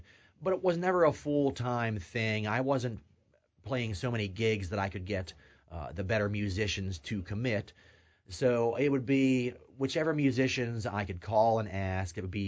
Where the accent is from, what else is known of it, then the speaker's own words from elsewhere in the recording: Boswell, Pennsylvania, United States; I'm from Boswell, Pennsylvania